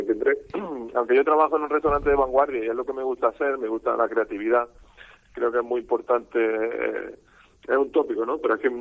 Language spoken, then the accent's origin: Spanish; Andalusia, Spain; yo soy andaluz, nos aporta mucho